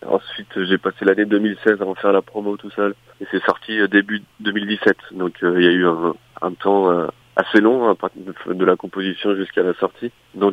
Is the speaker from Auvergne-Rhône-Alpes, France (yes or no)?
yes; Lyon, Auvergne-Rhône-Alpes, France; born there; Ouais, je suis né à Croix-Rousse, ouais. Donc on va dire lyonnais de souche.